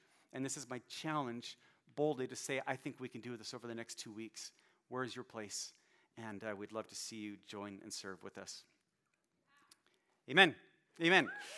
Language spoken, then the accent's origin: English; Calgary, Alberta, Canada; So I came from Calgary, went there when I first went to college